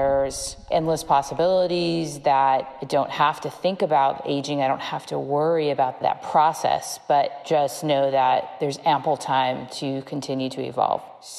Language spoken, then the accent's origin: English; Los Angeles, California, United States; I am from Los Angeles, California